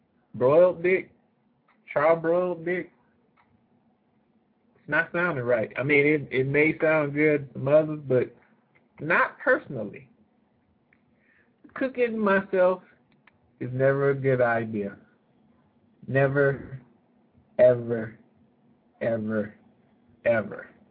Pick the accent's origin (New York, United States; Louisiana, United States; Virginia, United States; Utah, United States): Louisiana, United States; New Orleans; being I'm from New Orleans, Louisiana. You know, they do the crab broils down there.